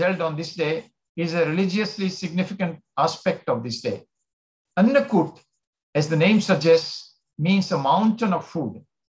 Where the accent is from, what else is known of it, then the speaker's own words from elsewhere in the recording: Gujarat, India; Where I was growing up in Gujarat